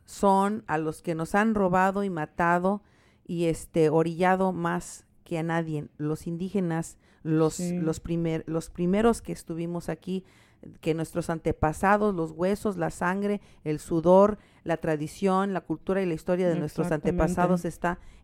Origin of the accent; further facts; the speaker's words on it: Mexico; Le dije, pues soy mexicana, ¿me puedes decir mexicana?